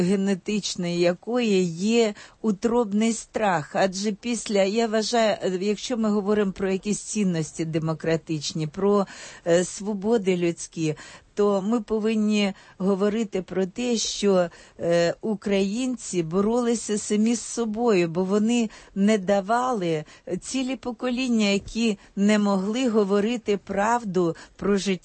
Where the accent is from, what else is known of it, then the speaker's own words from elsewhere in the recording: Dnipropetrovsk Oblast, Ukraine; І так само я з Дніпропетровщини родом